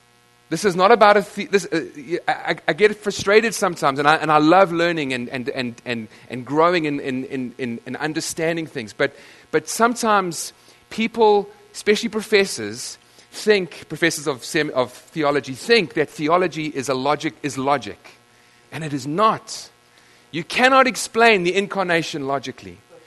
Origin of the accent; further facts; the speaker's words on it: Nottingham, East Midlands, United Kingdom; born there; I was born in Nottingham, so there you go.